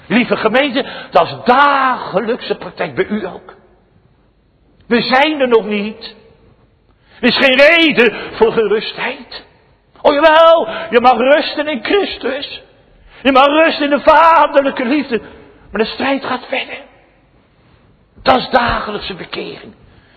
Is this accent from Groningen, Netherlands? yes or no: no; Scheveningen, South Holland, Netherlands; Mijn vrouw en ik weten dat wel. We zijn opgegroeid in Scheveningen